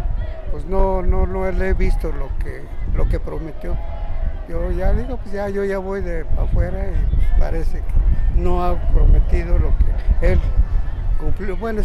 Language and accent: Spanish; Mexico City, Mexico; Yo de aquí, yo soy de aquí del DF.